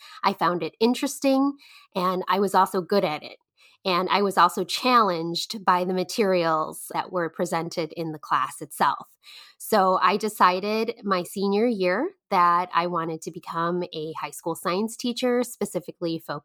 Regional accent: Chicago, Illinois, United States; I was raised in Chicago, but I wasn't born in Chicago. I immigrated to the United States as a refugee at a very young age, 11 months old to be exact, and landed in Chicago, Illinois.

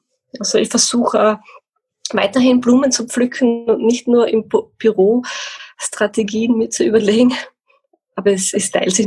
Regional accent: Carinthia, Austria; moved away; Also ich bin in der Steiermark. Ursprünglich komme ich aus Kärnten, das kennt man. Und jetzt bin ich aber schon seit 30 Jahren in der Steiermark. Und dort ist auch mein Hof in der Südoststeiermark. Das ist eine recht schöne Gegend.

